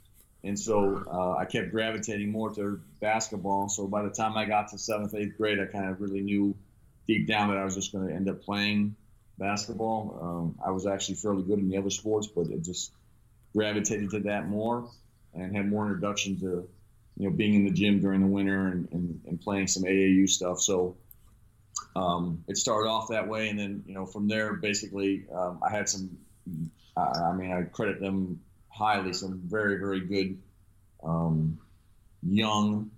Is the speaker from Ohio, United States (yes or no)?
yes; Brecksville, Ohio, United States; when I was growing up in Brecksville